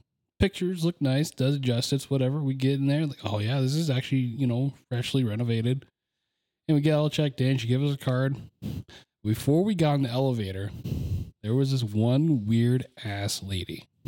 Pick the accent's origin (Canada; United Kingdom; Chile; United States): Canada; I know that because, one, I'm Canadian.